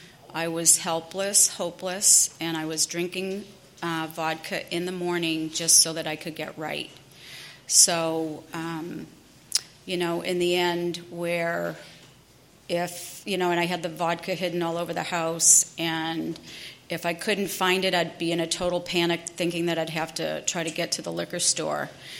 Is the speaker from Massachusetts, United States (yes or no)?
yes; Massachusetts, United States; I'm from Massachusetts, and it was just what everybody else did.